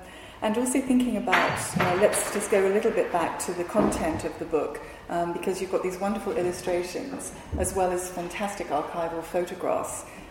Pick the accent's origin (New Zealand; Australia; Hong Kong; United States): Hong Kong; But I think, because I was from Hong Kong, he did the British Council offices there, which I thought were fantastic.